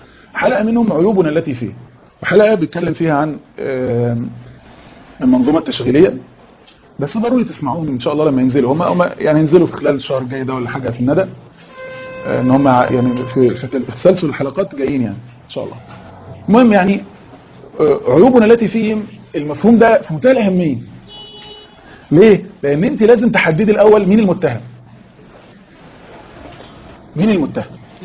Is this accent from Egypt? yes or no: yes; Egypt; دي عبارة مشهورة عند النصارى عندنا في مصر، مش عارف انتوا ما عندكوش نصارى كتير هنا